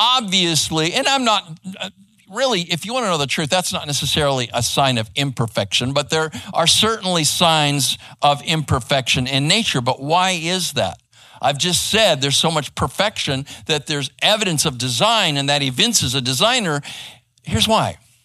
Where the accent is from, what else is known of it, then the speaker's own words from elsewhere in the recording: Arizona, United States; now in Texas, United States; I grew up in Arizona and, you know, it was hot and we got dust storms, but, you know, that was pretty much it.